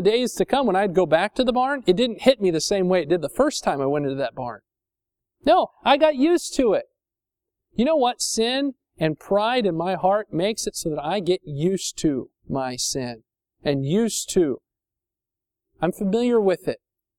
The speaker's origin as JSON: {"language": "English", "region": "Indiana", "country": "United States", "tie": "born or raised there", "said": "My parents lived in farm area where I grew up in Indiana."}